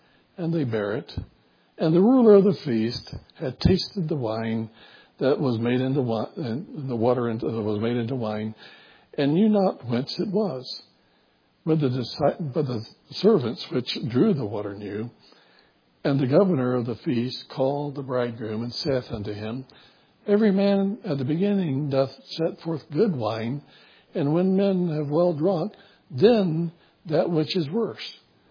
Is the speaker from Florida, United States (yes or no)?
yes; Florida, United States; I'm from Central Florida. I know there's different grades of orange juice because I grew up around a juice plant